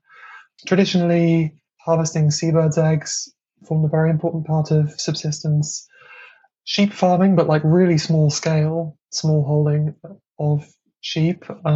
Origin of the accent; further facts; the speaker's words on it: England, United Kingdom; where I grew up in England